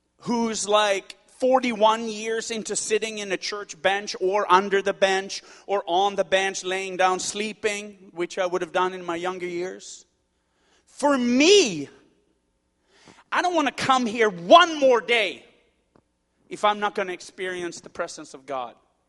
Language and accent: English; Sweden; And so I grew up in Sweden, so I learned how to drive on stick shift.